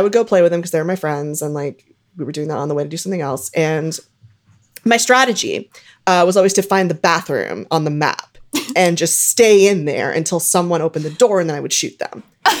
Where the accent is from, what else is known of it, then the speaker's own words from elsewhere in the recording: California, United States; obviously I'm like from Southern California.